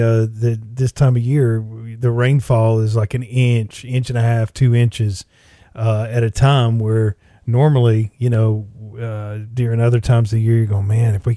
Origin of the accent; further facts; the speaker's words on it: Georgia, United States; I'm from North Georgia.